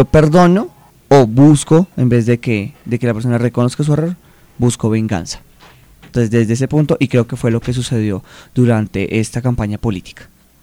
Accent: Colombia; como colombianos somos muy extremistas, demasiado extremistas

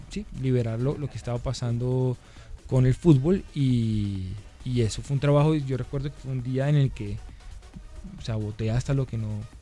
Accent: Bucaramanga, Santander, Colombia; also born or lived in Santa Marta; Porque es que yo nací en Santa Marta, a los 2 años de edad mis padres, nació mi hermano mayor, nací yo, se fueron para Bucaramanga a vivir

